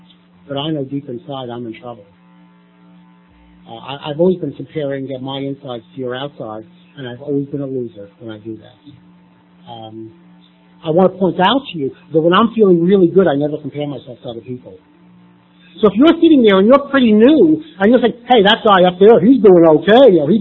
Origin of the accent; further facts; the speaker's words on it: New York City, New York, United States; And I grew up in New York City. I was born during the Second World War.